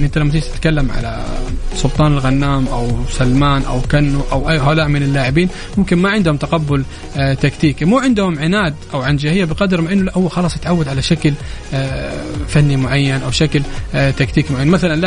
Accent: Saudi Arabia; إحنا كمتابعين المنتخب السعودي كسعوديين متابعين المنتخب السعودي

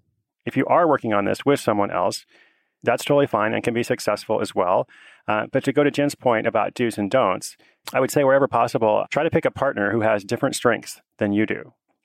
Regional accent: Portland, Oregon, United States; and today I'm back in my hometown of Portland, Oregon

